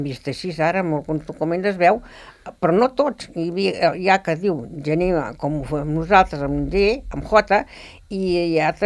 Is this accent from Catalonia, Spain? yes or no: yes; Sant Medí, Catalonia, Spain; Jo vaig néixer a Sant Medí, al costat de l'ermita, i com vaig tenir 18 anys, me'n vaig anar a viure a Can Jané.